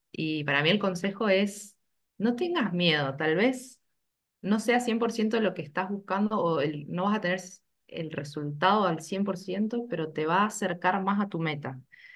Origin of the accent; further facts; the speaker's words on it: Neuquén, Argentina; Yo vivo en Neuquén, soy de Neuquén